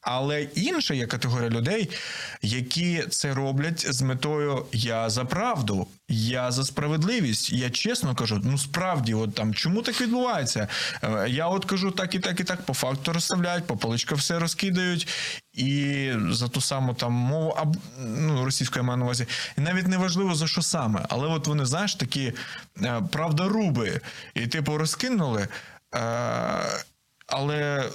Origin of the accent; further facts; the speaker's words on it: Odesa, Odesa Oblast, Ukraine; Ну, ми розуміємо, що Одеса, окей, звідки я родом, це такий перехід